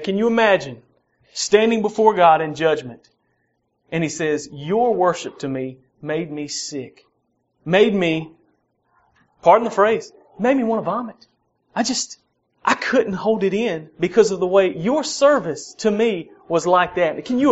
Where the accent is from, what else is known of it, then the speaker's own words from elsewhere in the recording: Southern US, United States; accent: southern; I'm go ahead and warn you and do my best to control my southern accent somewhat. But when I get wired up, it gets worse.